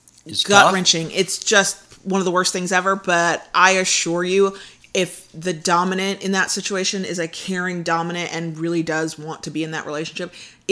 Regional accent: Florida, United States; we're from Tampa Bay area, but we're going to be going to Ocala and we'll make this our home place

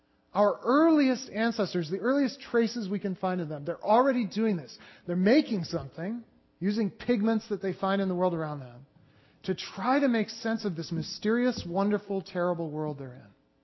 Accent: Philadelphia, Pennsylvania, United States; Now, this is very easy to illustrate because I'm from Philadelphia, Pennsylvania, just outside Philadelphia

